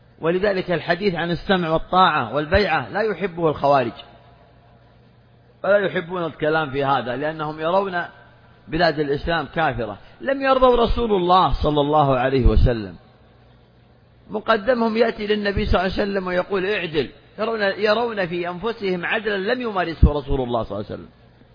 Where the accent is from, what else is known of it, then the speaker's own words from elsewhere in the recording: Saudi Arabia; هذه بلادنا المملكة العربية السعودية،